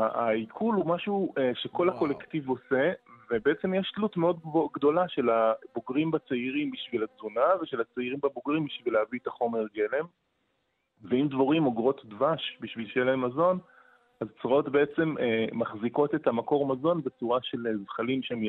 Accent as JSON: {"language": "Hebrew", "region": "Northern District", "country": "Israel", "tie": "born or raised there", "said": "אני בתור ילד, אם הייתי אוסף, גדלתי בקיבוץ בצפון"}